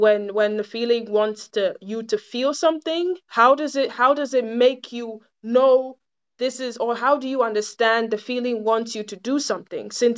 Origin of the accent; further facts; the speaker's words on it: Ghana; first language Twi; English is a second language; my always comes in my mother language, that is Twi.